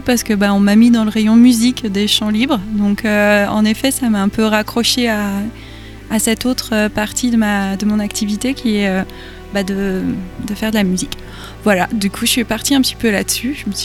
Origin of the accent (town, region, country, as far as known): Pays de la Loire, France; born or raised there